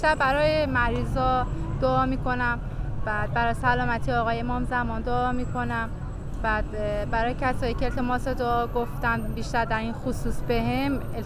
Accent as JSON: {"language": "Persian", "region": "Isfahan", "country": "Iran", "said": "من از اصفهان اومدم."}